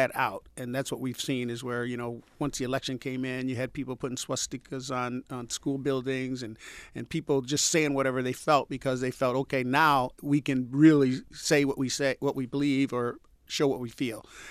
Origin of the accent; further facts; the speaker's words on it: the South, United States; When I grew up in the South. My family's from Atlanta